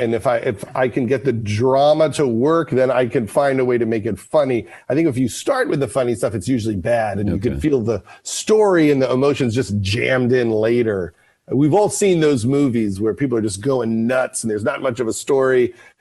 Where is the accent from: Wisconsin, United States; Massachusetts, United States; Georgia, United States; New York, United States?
New York, United States; Long Island; I'm from Long Island. I could relate.